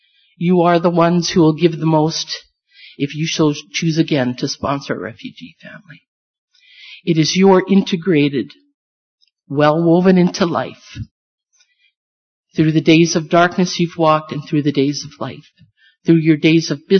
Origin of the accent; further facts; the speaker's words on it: Elmwood, Manitoba, Canada; I mean, I grew up in Elmwood. I did not know of these things. I didn't know about combines and stuff.